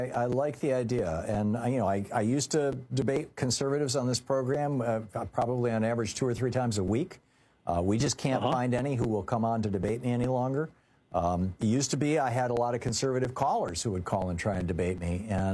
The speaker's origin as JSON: {"language": "English", "region": "Michigan", "country": "United States", "tie": "born or raised there", "said": "There's apple trees all over Michigan. I grew up in Michigan"}